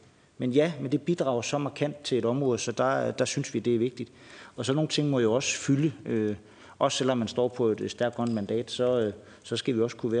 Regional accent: Nysted, Zealand, Denmark; nede ved Nysted, hvor jeg kommer fra.

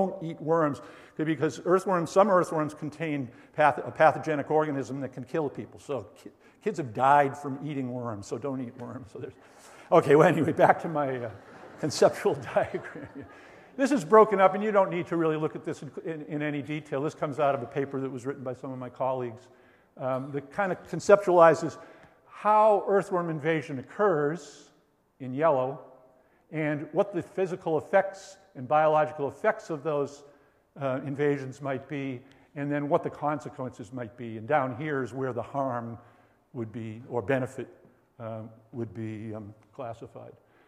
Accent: Boston, Massachusetts, United States; so I grew up around Boston, and that was where I said you could dig holes and find worms.

